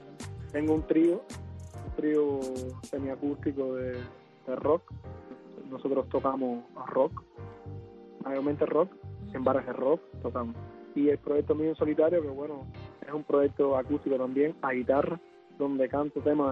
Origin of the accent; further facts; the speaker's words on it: Jovellanos, Matanzas, Cuba; Soy de Jovellanos, sí. El poblado San Miguel de los Baños.